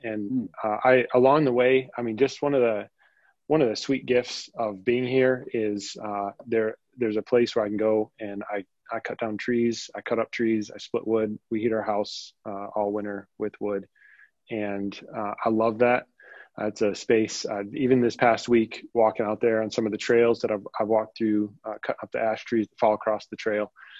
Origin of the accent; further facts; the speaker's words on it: Clio, United States; I grew up in Clio. My wife and I left Clio to go to Southern Seminary, and we did not intend to come back.